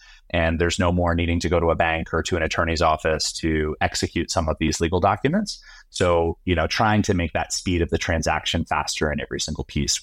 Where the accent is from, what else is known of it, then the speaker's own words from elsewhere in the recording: Virginia, United States; Ooh, I'm terrible on memory of movies and songs, but I'm from Virginia.